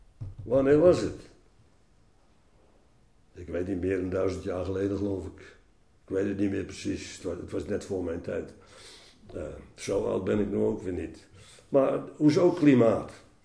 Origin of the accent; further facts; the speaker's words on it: Netherlands; ik ben opgegroeid aan de Oude Rijn. aan de noordkant ervan.